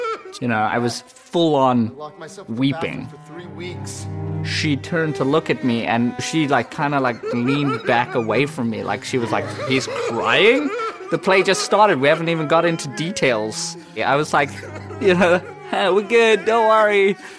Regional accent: South Africa; moved away as an adult; I'm 26 years old and I'm a booking agent. I moved here from South Africa, my hometown

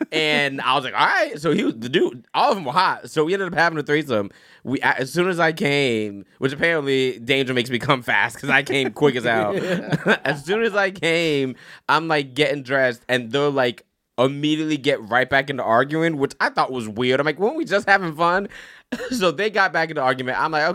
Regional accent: Florida, United States; I grew up in Florida. I was in the closet long enough.

